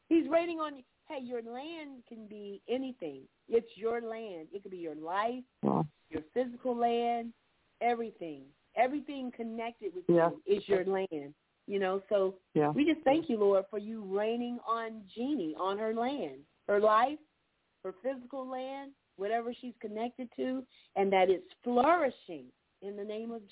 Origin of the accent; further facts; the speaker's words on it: Orlando, Florida, United States; now in Georgia, United States; I'm originally from Florida, so I've been in Georgia for like 22 years